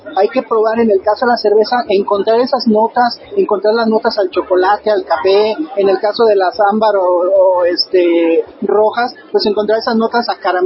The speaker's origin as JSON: {"language": "Spanish", "town": "Irapuato", "region": "Guanajuato", "country": "Mexico", "said": "yo vengo de la ciudad de Irapuato, capital mundial de las fresas."}